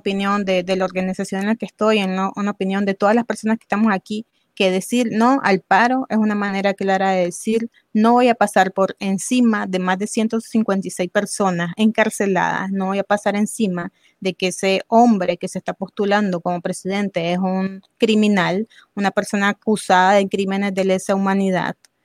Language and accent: Spanish; Nicaragua; Y como nicaragüenses conscientes no podemos ponernos a buscar enemigos en sí, sino a entender el por qué.